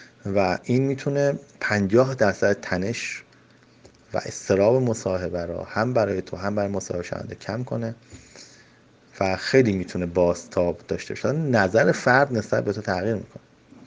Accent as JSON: {"language": "Persian", "country": "Iran", "said": "هم ما ایرانی هستیم مهمون نواز"}